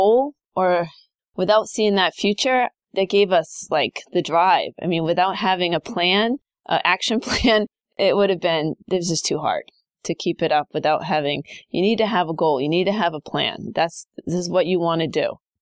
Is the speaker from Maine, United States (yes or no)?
yes; Maine, United States; moved away as an adult; also born or lived in Virginia / Colorado; So originally, I grew up in Maine. So I come from Maine. And I lived there until I was 20s, and then I went to grad school at Virginia Tech